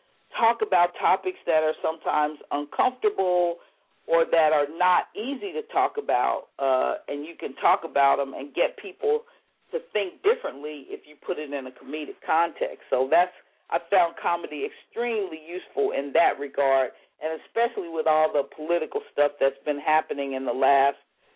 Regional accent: Kansas City, Missouri, United States; No. Actually, I'm originally from Kansas City.

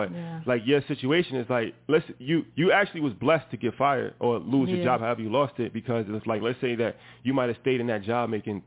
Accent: New York, United States; especially like we come from New York

